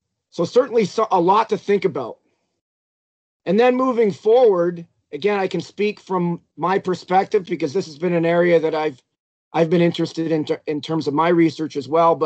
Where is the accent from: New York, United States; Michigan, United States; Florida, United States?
New York, United States; And in New York State, my home state as well, we have a value-added teacher evaluation process.